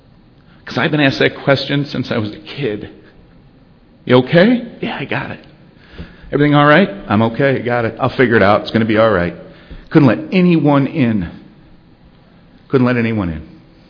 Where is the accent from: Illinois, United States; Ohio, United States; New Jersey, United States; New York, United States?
Illinois, United States; Chicago; I grew up in Chicago. My dad was, and still to this day, is absolutely my hero.